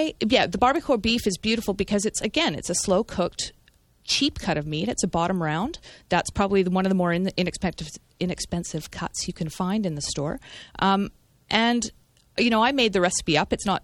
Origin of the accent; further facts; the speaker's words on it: Vancouver, British Columbia, Canada; But when I was growing up in Vancouver, we used to go to a Mexican restaurant